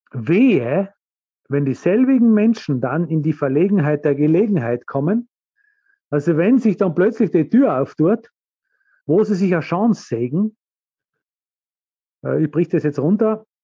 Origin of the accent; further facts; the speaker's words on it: Tristach, Tyrol, Austria; Da habe ich bei einem Vortrag in meiner Heimat, wo ich ganz selten meine Vorträge halte, einen riesen Applaus gekriegt in meinem Heimatdorf, da in Tristach.